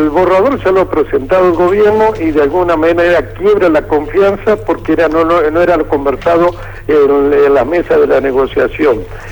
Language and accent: Spanish; Argentina; nosotros como argentinos